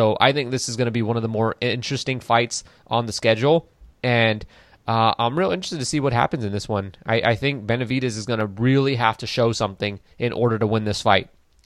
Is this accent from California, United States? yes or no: yes; Los Angeles, California, United States; NBA champion for the LA Lakers, my hometown team.